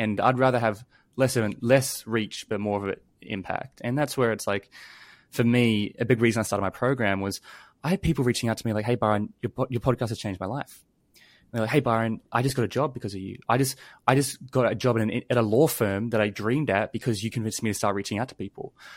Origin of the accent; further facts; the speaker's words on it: New Zealand; I grew up in New Zealand and, you know, I'm part Maori.